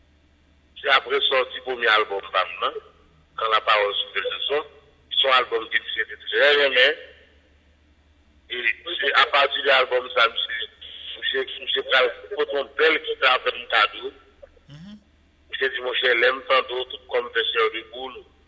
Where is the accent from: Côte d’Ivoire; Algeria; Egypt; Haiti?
Haiti; c'est la vie, on est haïtien.